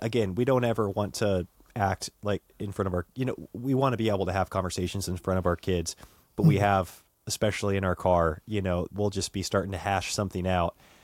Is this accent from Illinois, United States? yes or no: no; Centralia, Washington, United States; also born or lived in Bend; we moved back to my hometown in Centralia, Washington, because I was going to work with my father in his real estate business.